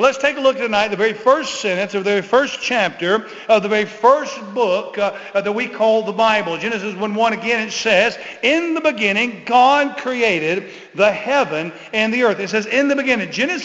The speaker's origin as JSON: {"language": "English", "region": "Florida", "country": "United States", "tie": "born or raised there", "said": "he always taught us at our church, growing up in Florida"}